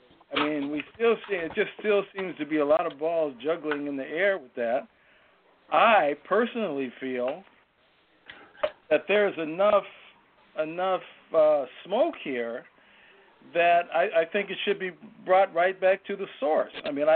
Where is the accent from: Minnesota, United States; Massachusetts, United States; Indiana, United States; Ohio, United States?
Minnesota, United States; Minneapolis; Gentlemen … I'm from Minneapolis.